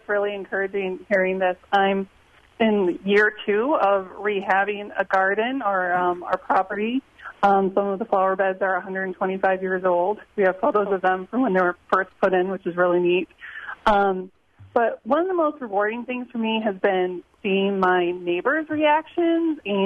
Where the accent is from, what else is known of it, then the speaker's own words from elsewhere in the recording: Minnesota, United States; moved away; So I'm actually not from this part of the state. I'm actually from Minnesota.